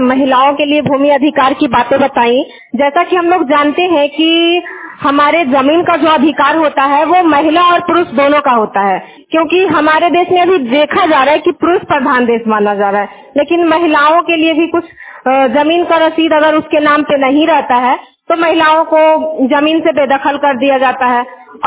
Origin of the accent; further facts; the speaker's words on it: Nardiganj, Bihar, India; मैं नारदीगंज नवादा से बिलोंग करती हूँ